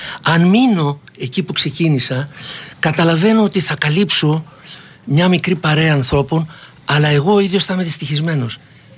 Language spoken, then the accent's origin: Greek; Athens, Attica, Greece; also born or lived in Piraeus; παρότι είμαι Πειραιώτης και έπρεπε να είμαι Ολυμπιακός, Εγώ μεγάλωσα στην Αθήνα πιο πολύ καιρό.